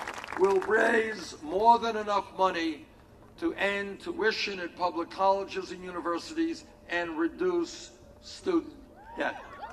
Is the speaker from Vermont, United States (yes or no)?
yes; Burlington, Vermont, United States; here in Rapid City, in my hometown of Burlington, Vermont